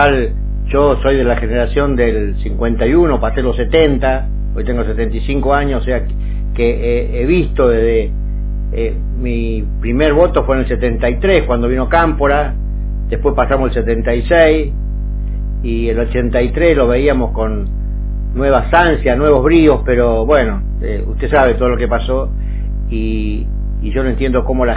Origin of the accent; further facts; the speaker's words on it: Clorinda, Formosa, Argentina; born there; mi padre de la gendarmería, yo nací en Clorinda, cuando la revolución lo mandan a Las Lajas, un pueblito cercano a la frontera con Chile, y después de ahí pasé por una escuela salesiana